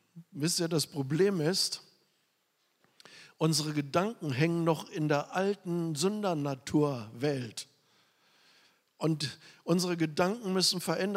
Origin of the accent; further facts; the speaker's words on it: Germany; now in India; Und ich denke immer noch als Deutscher, obwohl ich schon in Indien bin, und bin nicht in Übereinstimmung mit dem indischen Denken.